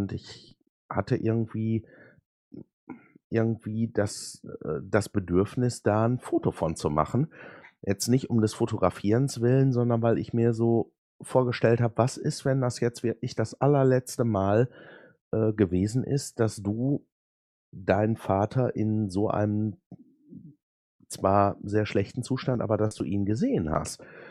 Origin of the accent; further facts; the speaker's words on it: Duisburg, North Rhine-Westphalia, Germany; bin ich dann die 230, 240 Kilometer da in meinen alten Heimatort ins Ruhrgebiet gefahren, nach Duisburg